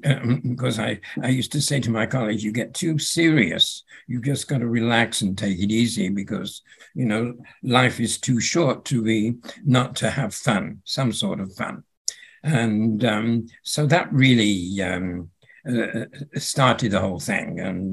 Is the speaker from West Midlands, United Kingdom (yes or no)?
yes; Birmingham, West Midlands, United Kingdom; Interesting you should say that, because in my hometown in Birmingham, there was a famous biochemist